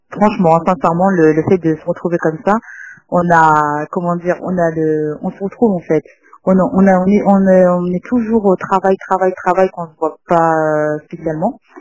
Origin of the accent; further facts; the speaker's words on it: Normandy, France; je suis de Normandie. J'ai atterri en France parce que mon mari travaille sur Paris.